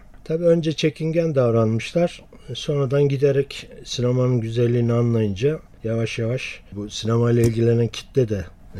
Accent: Ankara, Turkey; 60 yıldır Esat'ta yaşıyorum. Küçük Esat'ın yerlisiyim.

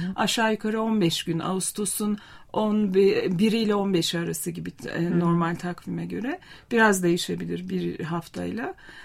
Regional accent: Ankara, Turkey; Anne tarafım Mengenli, Yörük. Ben doğma büyüme Ankaralıyım.

